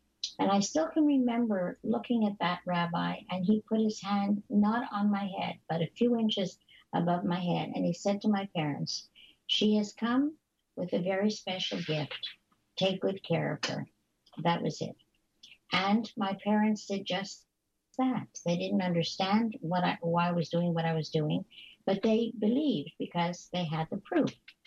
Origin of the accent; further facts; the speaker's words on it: Montreal, Quebec, Canada; I come from Quebec, Montreal. And in the area where I was born, we were surrounded by many of the nuns and the priests, because this is a very Catholic province.